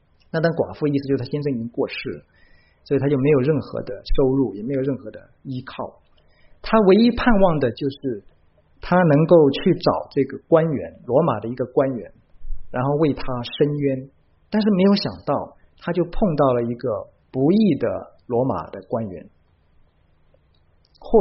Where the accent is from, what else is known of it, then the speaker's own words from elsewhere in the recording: Hong Kong; 因为我是从香港过来的